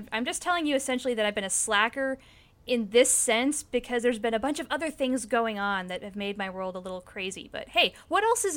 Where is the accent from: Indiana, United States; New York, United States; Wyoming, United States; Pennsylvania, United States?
Wyoming, United States; But I'm originally from Wyoming.